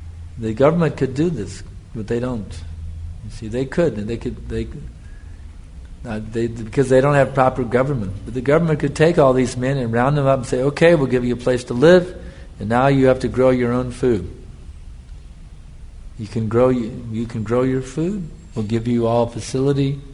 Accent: United States; In the last 20 years, when I grew up in America, we never had beggars, but now they're very common.

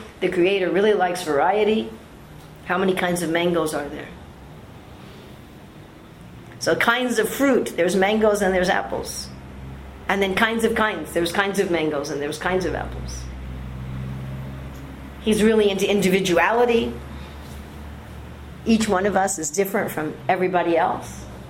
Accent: New York, United States; accent: American; And I'm, as you can hear from my accent, an American. And not only an American, I'm from New York.

